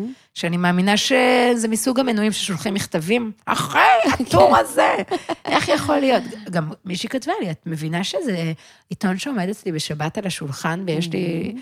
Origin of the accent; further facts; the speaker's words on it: Tel Aviv, Tel Aviv District, Israel; ככה גדלתי גם בתל אביב